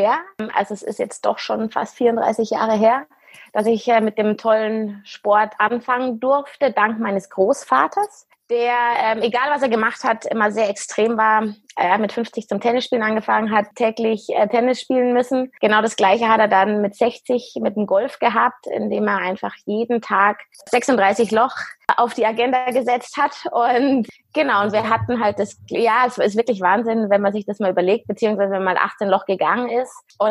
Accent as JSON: {"language": "German", "town": "Munich", "region": "Bavaria", "country": "Germany", "tie": "born or raised there", "said": "ich bin 39 Jahre alt, bin ein echtes Münchner Kindl mit beiden Eltern auch ursprünglich aus München, was ganz selten ist eigentlich."}